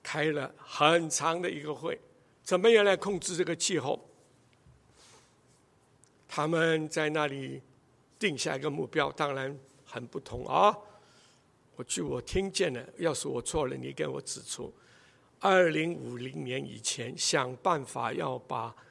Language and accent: Chinese; China; 我们中国人在这件事上犯了多少血的错误